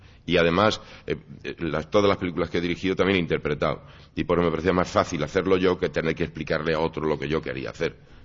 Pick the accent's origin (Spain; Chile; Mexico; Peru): Spain; Chinchón, Community of Madrid; en Chinchón allí en mi pueblo.